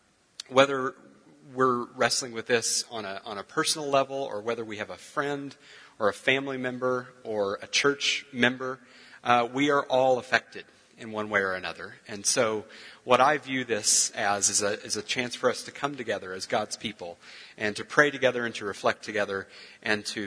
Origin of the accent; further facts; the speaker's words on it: Arkansas, United States; I grew up in Arkansas, and when I was born, my parents were both young, growing, committed Christians.